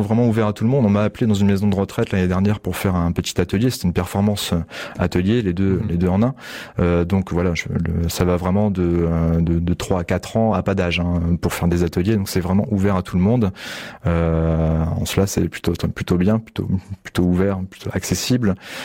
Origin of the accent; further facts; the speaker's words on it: Brittany, France; Après, on est breton, donc on s'adapte assez facilement.